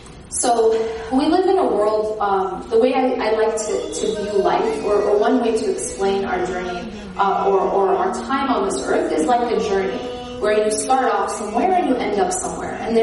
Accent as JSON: {"language": "English", "region": "Midwest", "country": "United States", "tie": "born or raised there", "said": "sorry, I'm not really from California. I actually grew up in the Midwest and live in the East Coast."}